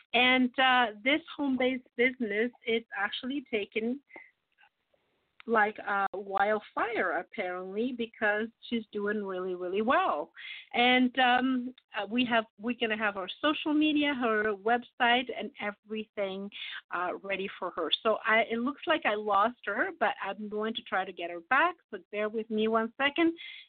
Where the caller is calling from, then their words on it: Toronto, Ontario, Canada; I am calling you from Toronto, Canada.